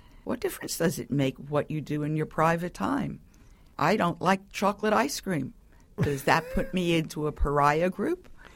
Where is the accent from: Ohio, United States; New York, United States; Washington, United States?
New York, United States; and I am a New Yorker born and bred